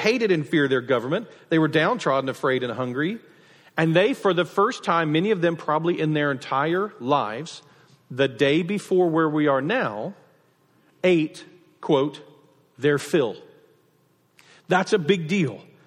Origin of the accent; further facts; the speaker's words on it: Nacogdoches, Texas, United States; I grew up in Nacogdoches where we, though we had plenty to eat, our fireworks show every year just was lame.